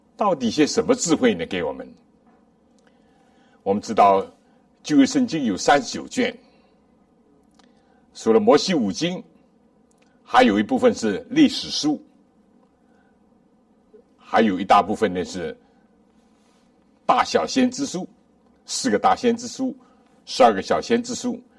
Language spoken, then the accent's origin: Chinese; China; 但作为我们中国人最传统的